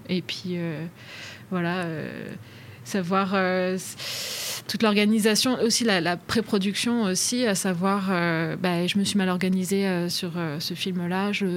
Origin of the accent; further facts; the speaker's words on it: France; moved away; Moi, je suis française, là. Je sais pas si ça s'entend dans la radio, probablement. Et je suis arrivée en 2018